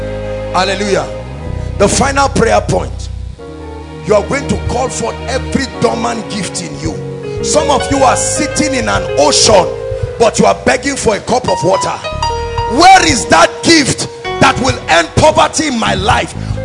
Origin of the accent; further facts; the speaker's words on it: Nigeria; Beyond my exposure as a Nigerian, may your word challenge my paradigms